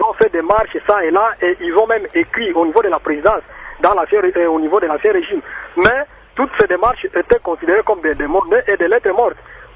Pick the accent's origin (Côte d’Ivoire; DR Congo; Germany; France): DR Congo; Maniema; chez nous, chez moi, au Maniema.